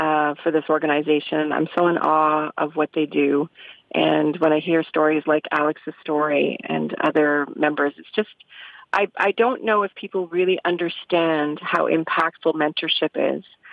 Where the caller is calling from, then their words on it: Ottawa, Ontario, Canada; I'm actually calling from Ottawa, but across town.